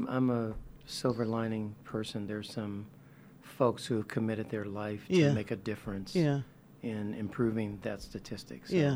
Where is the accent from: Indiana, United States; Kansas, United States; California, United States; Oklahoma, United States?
California, United States; Los Angeles; moved away as an adult; now in Nashville, United States; I've been here 10 years. Left L.A. when I was 18, so it's been a minute.